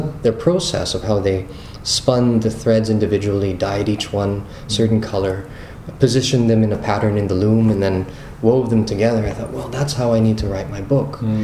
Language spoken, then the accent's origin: English; Philippines; I am Filipino. I grew up in the Philippines, and this is the stuff I grew up reading.